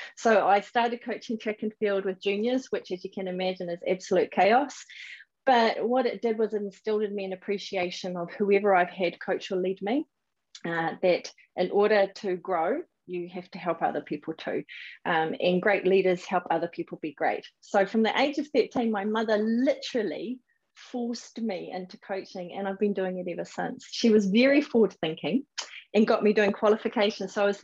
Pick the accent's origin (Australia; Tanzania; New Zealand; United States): New Zealand; Papatoetoe, Auckland; I have been really fortunate to be born and bred in South Auckland. My home is Papatoetoe and did all of my schooling through there.